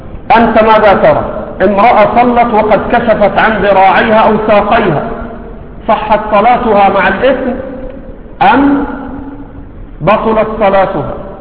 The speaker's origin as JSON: {"language": "Arabic", "country": "Egypt", "said": "كان عندنا في مصر"}